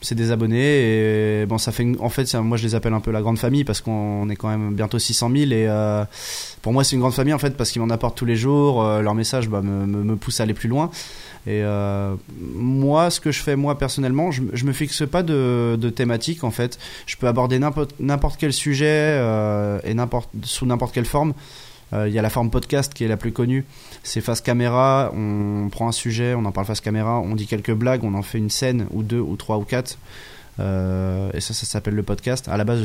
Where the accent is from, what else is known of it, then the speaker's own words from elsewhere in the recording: Brittany, France; j'ai parlé de la Bretagne, qui est ma région d'origine.